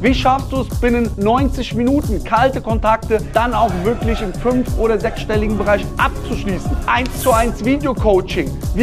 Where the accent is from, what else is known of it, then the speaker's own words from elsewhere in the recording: North Rhine-Westphalia, Germany; Krefeld ist ja, ich komme aus NRW, ne? Super.